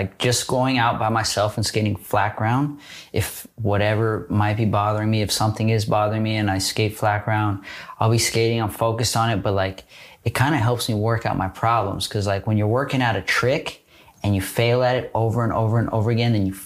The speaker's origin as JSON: {"language": "English", "town": "Northridge", "region": "California", "country": "United States", "tie": "born or raised there", "said": "I grew up in Northridge, California, about 45 minutes to an hour from where we are right now."}